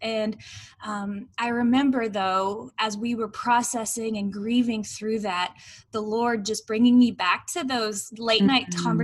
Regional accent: Houston, Texas, United States; I was born and raised in the North Houston area. But when it came time to go to college, I wanted to go to what I called high school.

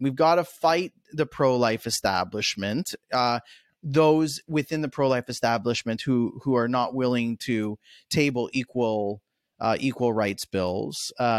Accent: United States; as an American

